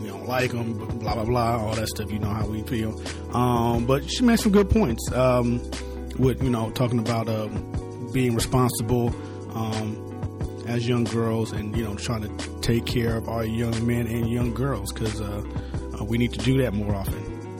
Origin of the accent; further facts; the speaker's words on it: Southern United States, United States; I never had this issue as a Southerner.